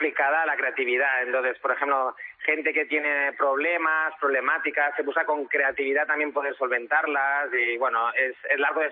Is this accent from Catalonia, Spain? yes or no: yes; Barcelona, Catalonia, Spain; yo soy de Barcelona